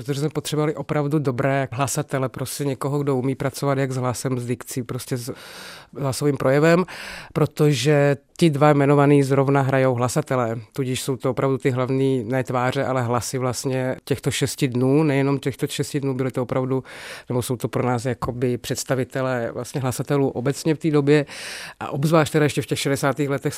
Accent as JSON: {"language": "Czech", "country": "Slovakia", "said": "teda jsem ze Slovenska"}